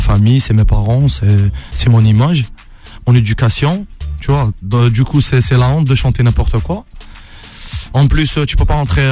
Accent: Algeria; Les grandes villes de France, on est tous des Algériens, du coup il y a pas de grande différence.

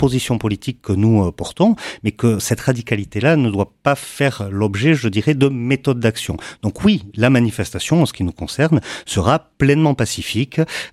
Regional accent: Orthez, Nouvelle-Aquitaine, France; je suis originaire du sud-ouest des Pyrénées-Atlantiques, plus précisément d'une ville de 10 000 habitants qui s'appelle Orthès

